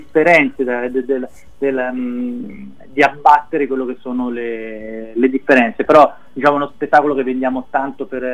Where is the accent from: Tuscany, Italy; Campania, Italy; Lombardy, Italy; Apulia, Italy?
Tuscany, Italy; Arezzo; Io sono toscano di Arezzo.